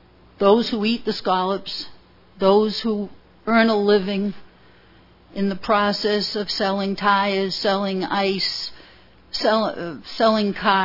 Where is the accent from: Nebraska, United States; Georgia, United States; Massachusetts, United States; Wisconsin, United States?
Massachusetts, United States; New Bedford; I'm from the Port of New Bedford. I own a fishing boat, and I'm proprietor of a ship chandlery there.